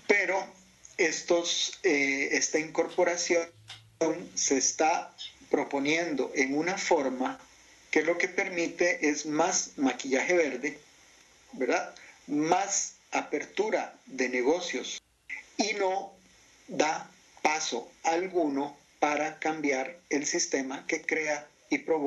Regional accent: Costa Rica; Como los nuestros, yo soy de Costa Rica

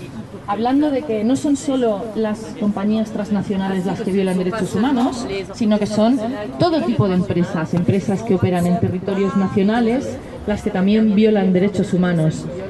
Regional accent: Spain; Conocimos hace muy poco que en España, en mi país

